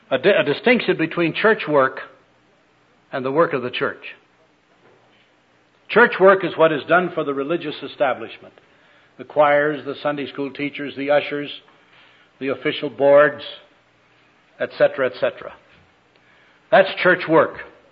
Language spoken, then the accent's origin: English; North Dakota, United States; Now, I was born and reared in North Dakota.